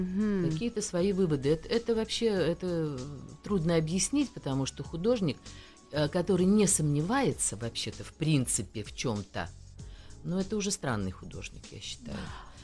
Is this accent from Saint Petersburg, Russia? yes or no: no; Kaliningrad, Kaliningrad Oblast, Russia; вместе сочинили стихи о моем родном городе Калининграде